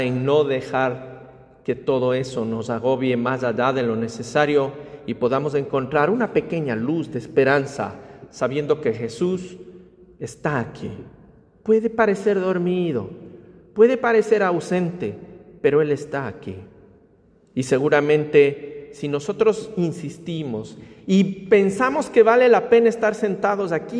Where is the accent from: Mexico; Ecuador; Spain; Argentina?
Ecuador; Les voy a contar para terminar una historia de mi tierra, del Ecuador. Yo soy del Ecuador, como pueden ver en mi estola.